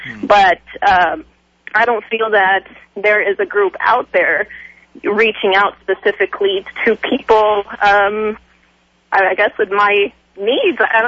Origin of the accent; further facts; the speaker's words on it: Mexico; I'm originally from Mexico. I had an awesome church down in Mexico. My parents moved us up here